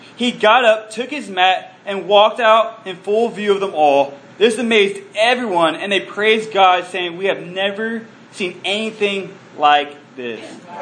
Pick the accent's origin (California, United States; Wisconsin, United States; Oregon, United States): Oregon, United States; But I'm from Oregon, so I grew up with, you know, a certain amount of friends.